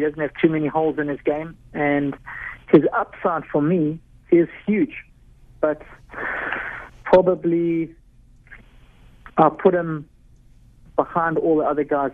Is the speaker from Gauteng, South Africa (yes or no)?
no; Durban, KwaZulu-Natal, South Africa; what I grew up with here in Durban, South Africa. Grew up playing all our tennis on hard courts.